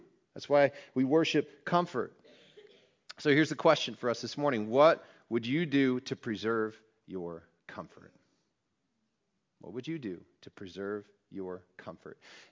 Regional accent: Wisconsin, United States; also born or lived in Kansas; I grew up in Wisconsin, but you know, when we came back, I remember being at different events and people would talk about salad. And in Kansas, you know, when we were there for 11 years

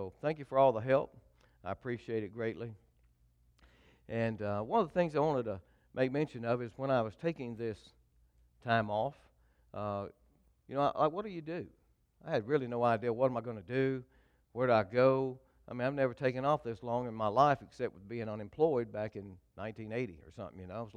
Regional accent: Anniston, Alabama, United States; I grew up in Anniston.

